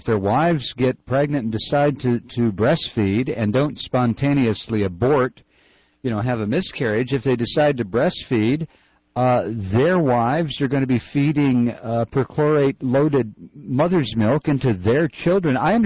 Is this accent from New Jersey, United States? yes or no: no; Toledo, Ohio, United States; But I grew up here in Toledo, Ohio, which was a city back before it became part of the Rust Belt.